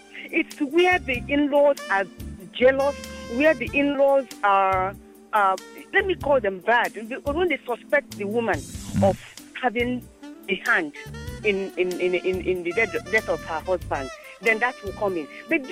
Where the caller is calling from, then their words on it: Ikeja, Lagos, Nigeria; I'm actually in traffic in Ikeja.